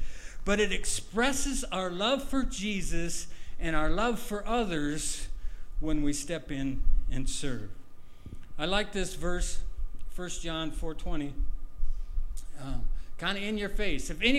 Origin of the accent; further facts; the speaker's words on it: Iowa, United States; I haven't spent a lot of time with sheep, but I grew up in Iowa. I was certainly around sheep.